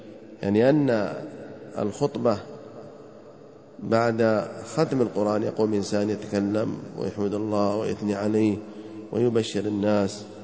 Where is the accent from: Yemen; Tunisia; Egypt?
Yemen; وفي بعض القرى والأماكن في بلادنا اليمن